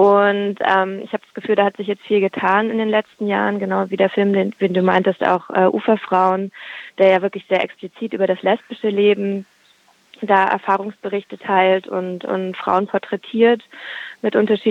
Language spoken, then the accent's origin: German; East Berlin, Berlin, Germany; born there; ich bin 1985 in Ostberlin geboren